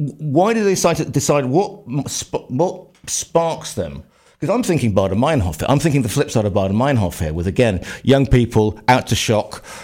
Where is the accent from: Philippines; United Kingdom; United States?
United Kingdom; I'm British.